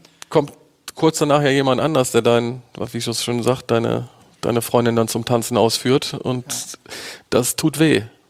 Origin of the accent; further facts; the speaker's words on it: Bremen, Germany; ich bin Bremer